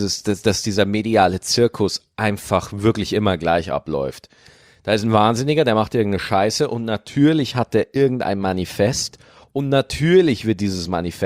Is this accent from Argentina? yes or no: no; Bavaria, Germany; als ich aufgewachsen bin in Niederbayern